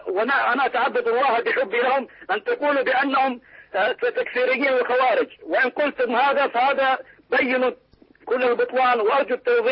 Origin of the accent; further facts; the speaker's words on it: Jordan; أنا أحد الدعاء من الأردن